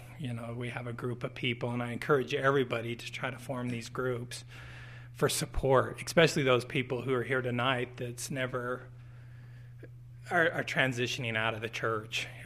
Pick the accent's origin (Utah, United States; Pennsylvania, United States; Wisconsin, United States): Utah, United States; I'm from the Utah County group. I call it the compound. I've lived there my whole life.